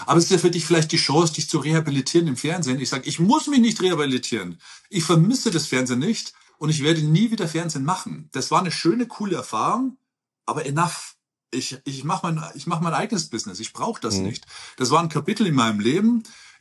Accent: Ergolding, Bavaria, Germany; Ich bin so ein Bauer, ich bin in Ergolding aufgewachsen, zur damaligen Zeit 10.000 Einwohner. Wir waren das letzte Haus bei den Feldern. Ich bin zwischen Kühen und Odel aufgewachsen, ja, voll der Bauer. Und dann von Ergolding nach Landshut, von Landshut nach München, von München nach L.A.

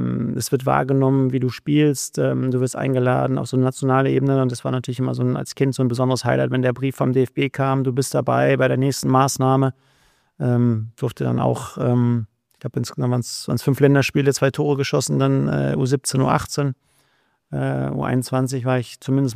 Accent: Königsdorf, North Rhine-Westphalia, Germany; Ich komme aus Königsdorf, also Nachbarort dort

